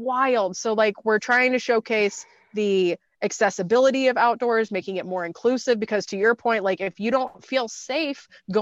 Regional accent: Kansas, United States; also born or lived in Tampa / Chicago / Austin; now in California, United States; so I grew up in Kansas and then I lived in Tampa and I lived in Chicago and I lived in Austin.

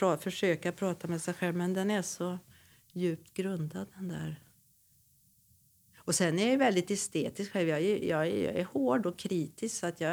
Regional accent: Hagfors, Värmland, Sweden; hon från Mungfors och jag från Hagfors. Och är uppväxta med jantelagen.

